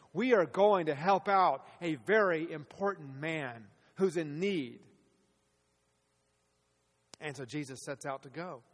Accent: Atlanta, Georgia, United States; I grew up in Atlanta, Georgia, and I am the youngest of three boys.

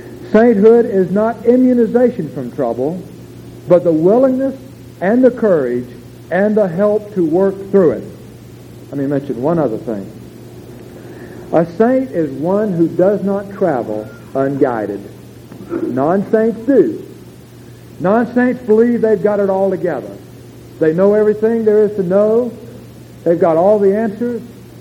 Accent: Florida, United States; very much like when I was a young man and growing up in the Everglades, we'd be down on some of those lonely rivers

